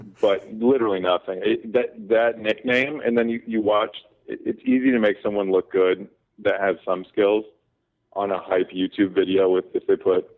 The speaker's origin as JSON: {"language": "English", "town": "Oakland", "region": "California", "country": "United States", "tie": "born or raised there", "said": "As long as I can remember, I grew up in Oakland. I was always a basketball fan."}